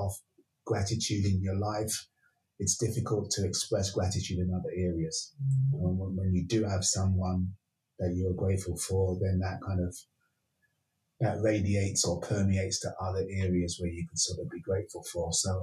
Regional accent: England, United Kingdom; it's almost frowned upon for me to speak that way, even in Jamaican company, because I was born and raised in England.

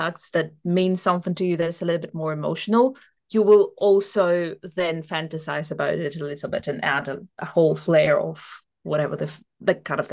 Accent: Russia; English is a second language; like I come from Russia, whatever.

